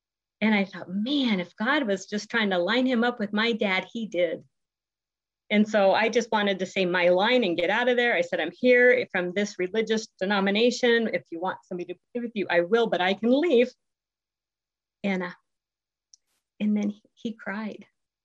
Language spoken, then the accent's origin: English; Ireland; I should have told you that I'm Irish